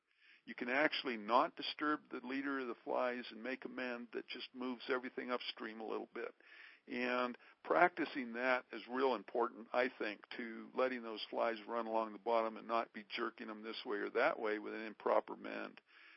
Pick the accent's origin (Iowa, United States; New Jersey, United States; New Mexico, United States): New Mexico, United States; Las Vegas; Well, Brian, I grew up in Las Vegas, New Mexico